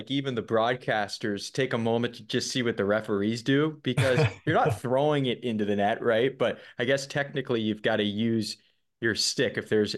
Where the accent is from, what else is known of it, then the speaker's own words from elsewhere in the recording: West Coast, United States; also born or lived in North Carolina; I grew up here on the West Coast, and I've been to the East Coast. I've actually lived North Carolina for a moment.